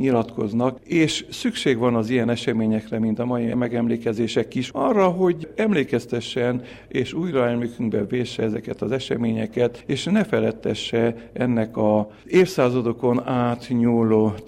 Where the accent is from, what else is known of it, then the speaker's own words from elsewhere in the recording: Transylvania, Romania; elsősorban azért, mert székely vagyok